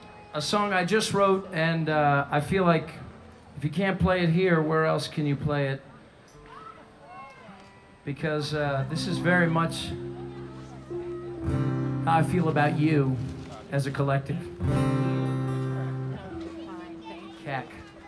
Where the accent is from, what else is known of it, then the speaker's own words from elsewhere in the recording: Massachusetts, United States; We're the Sixers. We're from Massachusetts.